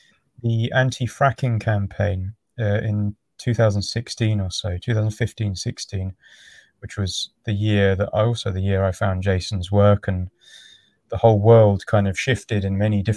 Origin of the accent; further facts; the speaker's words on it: London, United Kingdom; Right now I'm in Devon, which is in the southwest. Gotcha. I'm from London originally.